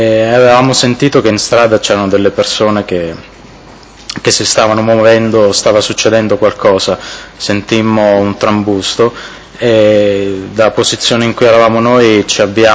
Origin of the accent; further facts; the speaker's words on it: Maratea, Basilicata, Italy; born there; Sono nato a Maratea il 18 giugno 1979.